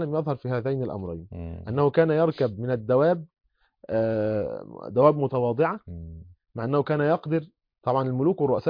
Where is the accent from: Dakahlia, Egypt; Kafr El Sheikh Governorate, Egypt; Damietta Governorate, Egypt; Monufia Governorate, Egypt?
Monufia Governorate, Egypt; طبعا السادات بلدياتي، هو منوفي وأنا بلدياته، منوفي